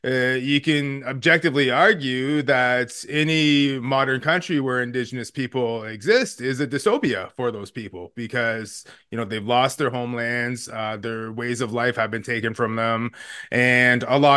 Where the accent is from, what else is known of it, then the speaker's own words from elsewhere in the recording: Ontario, Canada; what I know of my family's history, my community's history, growing up on the Great Lakes, on the North Shore of Lake Huron and so on.